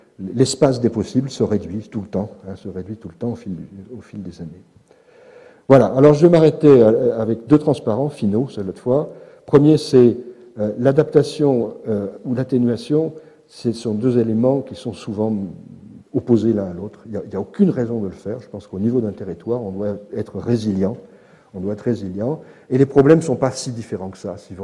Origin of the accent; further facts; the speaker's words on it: Paris, Île-de-France, France; moi j'ai fait ce que j'ai pu, mais je suis parisien.